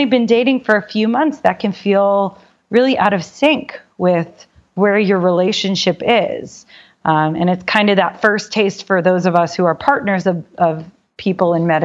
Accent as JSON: {"language": "English", "town": "Dallas", "region": "Texas", "country": "United States", "lives_now": "Miami, United States", "said": "I moved to Miami, knowing nobody. I didn't have a network there. We went to school in Boston. I'm from Dallas originally."}